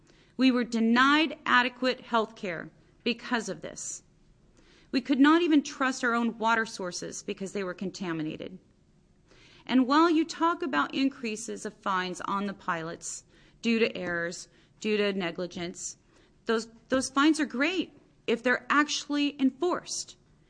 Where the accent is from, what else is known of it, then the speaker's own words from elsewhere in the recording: Roseburg, Oregon, United States; I am simply a logger's daughter, born and raised in Roseburg, Oregon.